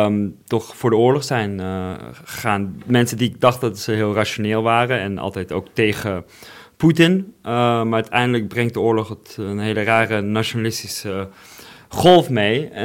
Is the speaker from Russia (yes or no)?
yes; Russia; Ik speel graag voetbal in Moskou. Dus het is niet meer de Rusland waar ik ben opgegroeid, waar ik lang leefde.